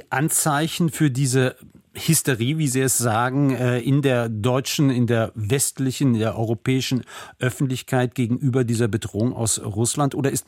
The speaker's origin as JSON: {"language": "German", "country": "Germany", "said": "Also der Datenschutz etwa ist ja ein sehr hohes Gut bei uns in Deutschland"}